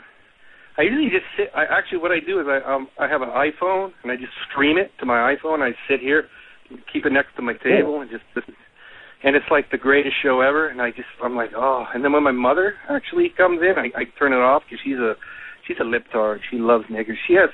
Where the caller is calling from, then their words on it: Massachusetts, United States; I'm from Massachusetts.